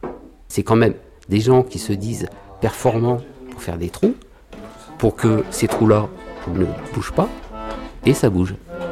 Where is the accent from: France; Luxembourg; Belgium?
France; Hauts-de-France; je suis picard.